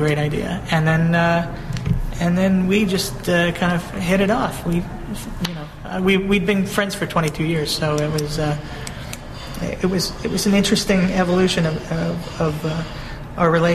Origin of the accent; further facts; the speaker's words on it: United States; You know, the whole center of the country, because I'm an American, is bass ackwards in terms of almost everything.